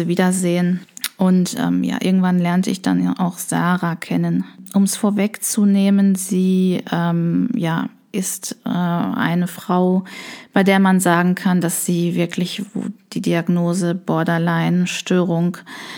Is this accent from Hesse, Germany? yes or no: no; North Rhine-Westphalia, Germany; wir stammen aber beide hier aus dem Ruhrgebiet, sehr nah beieinander